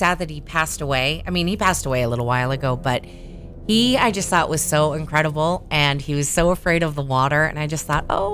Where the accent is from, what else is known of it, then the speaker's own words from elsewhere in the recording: Keene, New Hampshire, United States; But I remember growing up in Keene, Manch Vegas was like the big city where everyone came, and it just made you think of lights and things going on.